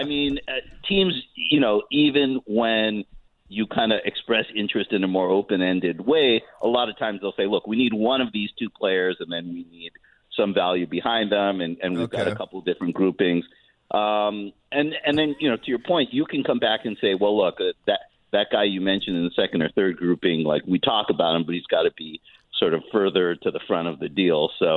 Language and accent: English; Philippines; You know, I grew up in the Philippines.